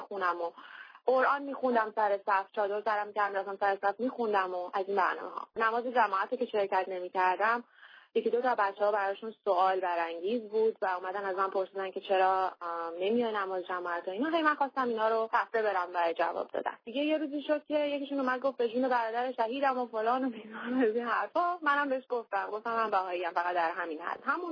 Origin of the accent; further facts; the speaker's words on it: Iran; چون هرچی باشه ما ایرانیم، اول ایرانی هستیم و بعد بهایی هستیم.